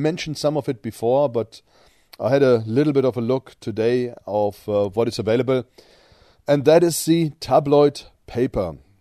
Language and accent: English; North Rhine-Westphalia, Germany; I went to a concentration camp in Germany, near my hometown, a place called Wewelsburg.